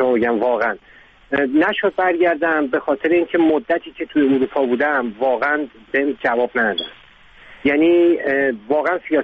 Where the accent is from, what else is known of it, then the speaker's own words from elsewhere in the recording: Iran; moved away; تجربه من 23 سال پیش از ایران اومدم بیرون به خاطر مسئله سیاسی که داشتم. و اون موقع خب سنم خیلی کمتر بود،